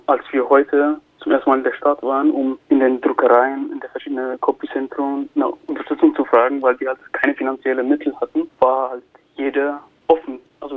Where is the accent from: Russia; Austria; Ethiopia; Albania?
Ethiopia; now in Germany; Ich lebe hier seit 11 Jahren, glaube ich. Ich komme ursprünglich aus Äthiopien. Ich komme von einem Land, was komplett schwarz war und bin halt in ein Land gekommen, was hauptsächlich weiß ist.